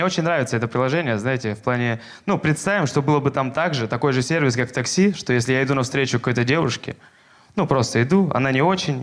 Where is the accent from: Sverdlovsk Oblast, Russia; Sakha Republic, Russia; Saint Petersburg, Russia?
Sakha Republic, Russia; now in Moscow, Russia; я 2 года назад переехал в Москву из Якутии. И меня в аэропорту встречал коренной москвич.